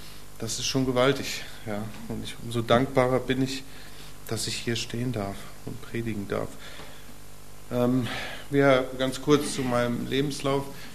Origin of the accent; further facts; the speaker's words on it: Wetzlar, Hesse, Germany; ich hatte es gesagt, ich bin aus Wetzlar